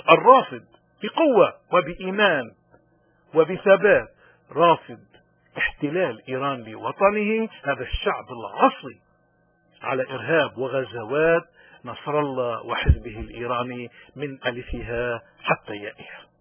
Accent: Lebanon; مين اللي حكي ومين اللي هيننا نحن كلبنانيين

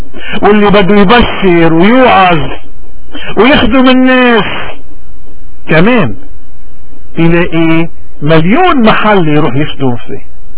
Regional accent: Lebanon; نحن وعم نمر بهالأزمة الإيمانية اليوم كلبنانية تحديدا، إن كنا بلبنان أو بالاغتراب

